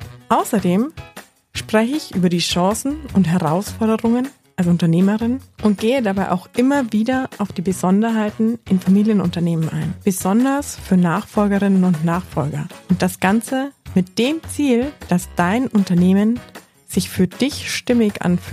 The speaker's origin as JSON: {"language": "German", "town": "Traunstein", "region": "Bavaria", "country": "Germany", "tie": "born or raised there", "lives_now": "Salzburg, Austria", "said": "Wie du vielleicht an meinem Dialekt hörst, wohne ich zwar in Salzburg, aber bin eigentlich aus Bayern. Ich bin in Traunstein im Chiemgau aufgewachsen, aber meine Wurzeln liegen auch in Salzburg. Ich bin zwischen den Grenzen groß geworden und wie man hier so schön sagt, lebenslange Grenzgängerin."}